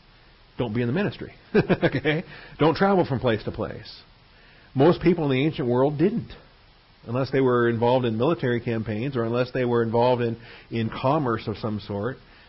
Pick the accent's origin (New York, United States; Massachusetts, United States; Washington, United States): Washington, United States; Seattle; Okay, I grew up in Seattle.